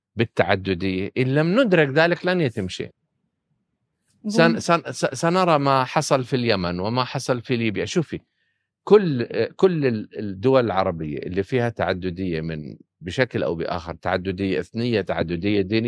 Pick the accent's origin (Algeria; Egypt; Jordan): Jordan; الآن عندنا في الأردن كان صار في حالة